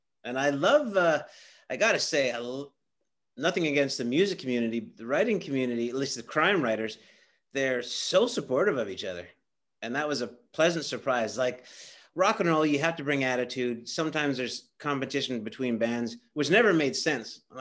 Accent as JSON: {"language": "English", "country": "Canada", "said": "since I'm Canadian"}